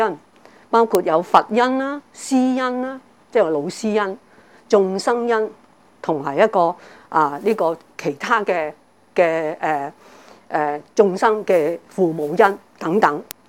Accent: China; 我們中國人呢都有這些這樣的德行

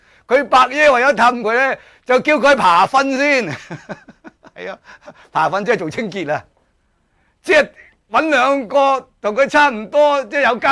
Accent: China; 其实就系因为我哋中国人面对唔同嘅大乘经、唔同嘅讲法、唔同嘅设教。

